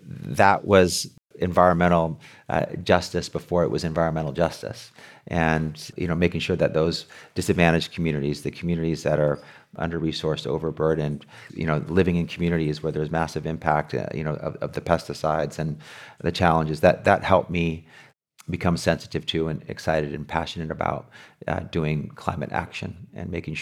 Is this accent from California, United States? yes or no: yes; La Paz, California, United States; I grew up in La Paz in the headquarters of United Farm Workers of America. My dad worked in the front office with Cesar Chavez, my mom in the preschool with Dolores Huerta. We were there in the early 70s. We lived in a trailer.